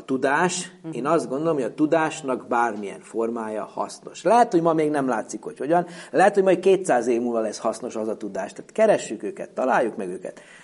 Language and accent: Hungarian; Horgoš, Vojvodina, Serbia; moved away as an adult; also born or lived in Subotica; now in Szeged, Hungary; Hát a Vajdaságból. Vajdaságból. Egész konkrétan Horgosról, ami a Röszke-Horgos országhatárnak a déli oldalán. Ugye Szabadkán születtem